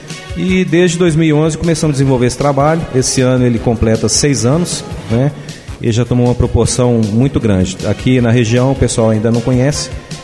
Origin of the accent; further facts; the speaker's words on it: Betim, Minas Gerais, Brazil; Mas eu sou de Betim, né? Betim é uma cidade que compreende o complexo da região metropolitana de Belo Horizonte.